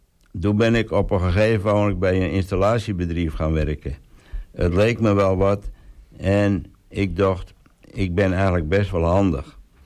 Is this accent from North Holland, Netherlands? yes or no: yes; Texel, North Holland, Netherlands; En ik ben geboren aan Skil. Nou ja, geboren en getogen staat en togen op Texel. En ik ben er een van … Vorig jaar heb ik een tussenwoning weten te krijgen op het Vroonland.